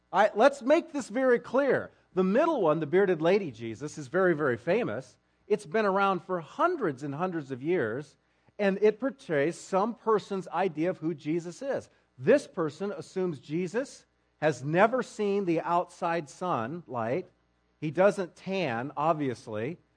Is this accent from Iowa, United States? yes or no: yes; Newton, Iowa, United States; I grew up in Newton, Iowa, graduated high school in 1985